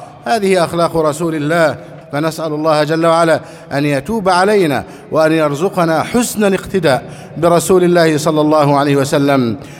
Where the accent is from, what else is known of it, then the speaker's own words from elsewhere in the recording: Egypt; اللهم احفظ بلدنا مصر أمناً أماناً وسائر بلاد المسلمين